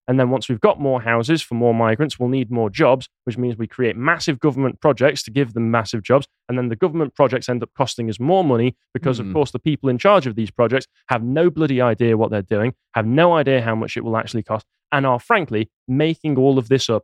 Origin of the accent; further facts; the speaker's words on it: Crewe, North West England, United Kingdom; My hometown of Crewe is on there as well.